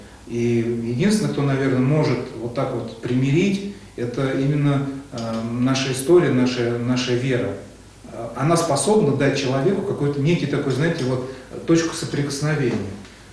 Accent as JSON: {"language": "Russian", "town": "Uzlovaya", "region": "Tula Oblast", "country": "Russia", "tie": "born there", "said": "сам я родился в Тульской области, в город Узловая."}